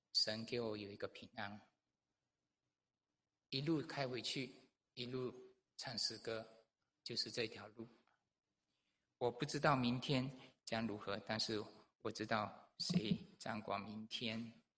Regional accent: Malaysia; 这是我的家乡在梅里沙老月马来西亚的那个地方。这条路是30多年我开过的一条路。

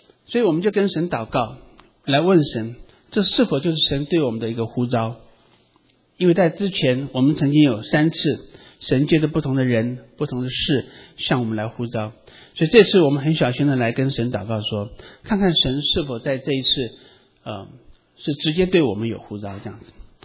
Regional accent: Wuxi, Jiangsu, China; 去无锡我老家

